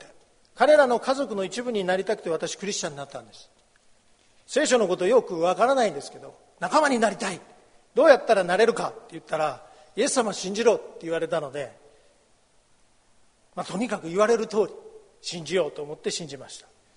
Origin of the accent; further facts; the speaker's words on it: Mississippi, United States; Japanese is a second language; moved away as an adult; 私は弟が一人いる家庭で育ちました。いなくて寂しいというよりも早く出ていきたい、それでずっといました。だからミシシッピを出る時にいないと寂しい、そう言われた時とても嬉しかったです。それが私が21歳の時